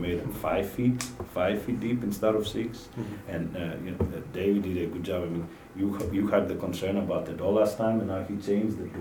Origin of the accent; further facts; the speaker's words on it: Greece; now in United States; I grew up in Greece, and this is where we live at nighttime.